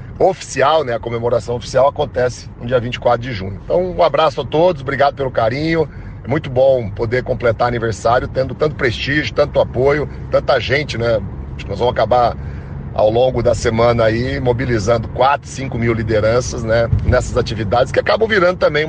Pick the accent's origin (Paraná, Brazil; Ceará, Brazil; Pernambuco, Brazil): Paraná, Brazil; Cruzeiro do Oeste; Domingo eu sou recebido lá na minha cidade, em Cruzeiro do Oeste, pela minha família, pelos meus amigos.